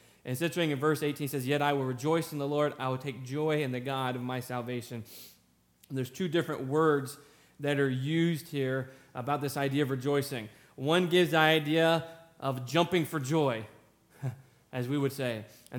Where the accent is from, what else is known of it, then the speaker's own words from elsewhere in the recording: South Carolina, United States; It was South Carolina, my hometown team.